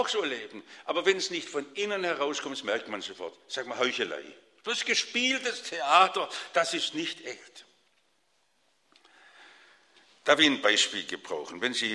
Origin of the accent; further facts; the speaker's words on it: Stuttgart, Baden-Württemberg, Germany; von meiner Heimat im Stuttgarter Westen kannte